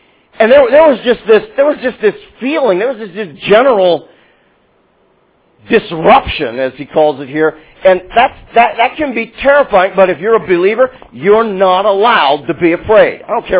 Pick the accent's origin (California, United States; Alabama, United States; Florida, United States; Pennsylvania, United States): Pennsylvania, United States; Pittsburgh; accent: Pittsburgh; I had to watch my Pittsburgh accent.